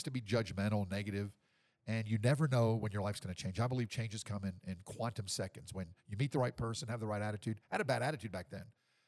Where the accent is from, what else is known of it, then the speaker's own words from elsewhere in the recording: Nashville, Tennessee, United States; now in Medellin, Colombia; 20 years, and even stranger, I'm from Nashville, Tennessee, and my whole family's going, where are you? What are you doing? Why? I came here 20 years ago.